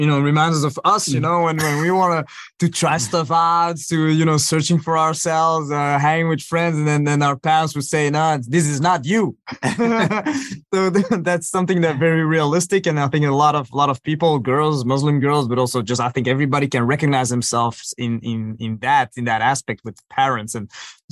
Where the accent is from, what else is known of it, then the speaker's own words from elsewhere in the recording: United States; as a Pakistani American teenager, which is already a lot of conflict. I mean, for us, you know, we didn't need to have a villain to have enough conflict in our lives as a teenager.